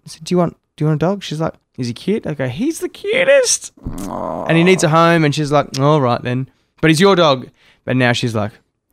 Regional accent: Melbourne, Victoria, Australia; now in Gold Coast, Australia; I grew up in Melbourne, but I've been living on the Gold Coast the last sort of 3 months with mum.

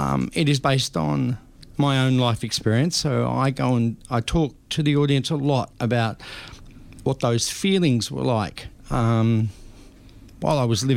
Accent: Geelong, Victoria, Australia; I'm a Melbourne boy. I was born and bred in Geelong, actually.

